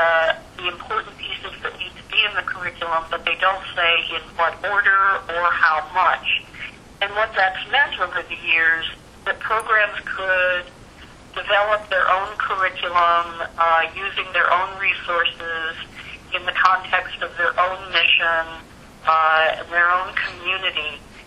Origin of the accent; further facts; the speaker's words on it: Michigan, United States; I took a long consulting gig at Central Michigan, which was terrific for me because I grew up in Michigan.